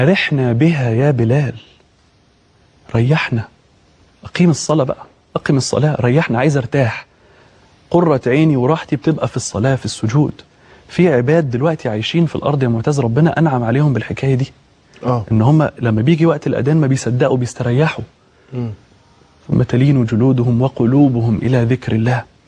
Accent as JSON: {"language": "Arabic", "country": "Egypt", "said": "عندنا في مصر"}